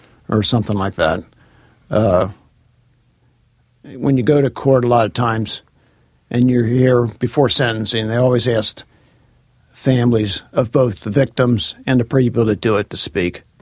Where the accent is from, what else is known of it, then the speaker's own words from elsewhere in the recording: Cincinnati, Ohio, United States; But I grew up in Cincinnati. I lived here all my life.